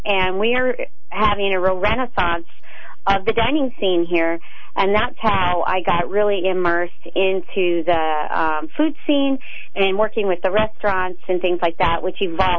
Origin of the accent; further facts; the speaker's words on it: Georgia, United States; I am originally from Georgia. I'm a Southern Belle, and I grew up in a family of eaters and a family of cooks.